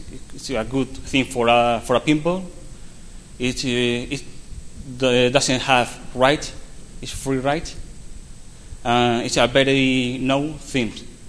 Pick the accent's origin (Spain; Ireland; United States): Spain; English is a second language; I'm from Spain. I don't speak very well English